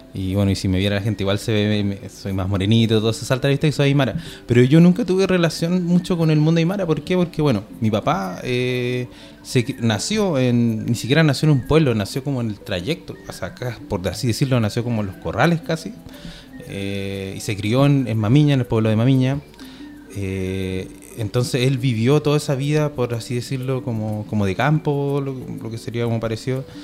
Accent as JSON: {"language": "Spanish", "town": "Iquique", "region": "Tarapacá", "country": "Chile", "tie": "born or raised there", "also_born_or_lived": "Valparaíso", "moved": "as an adult", "lives_now": "Villa Alemana, Chile", "said": "yo soy de Iquique, nací en Iquique, y al continuar mi estudio universitario decidí venirme acá a Valparaíso."}